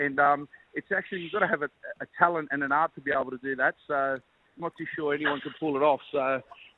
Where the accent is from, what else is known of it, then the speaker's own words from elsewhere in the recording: Redfern, New South Wales, Australia; Born and raised in Redfern, but always went for Parramatta.